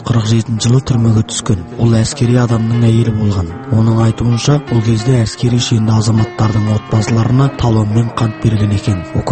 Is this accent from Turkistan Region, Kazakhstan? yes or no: no; Topar, Karaganda Region, Kazakhstan; Сөйтіп елді мекен Топар деп атала бастады. Менің балалық шағымның сәттері барлығы сонда қалды.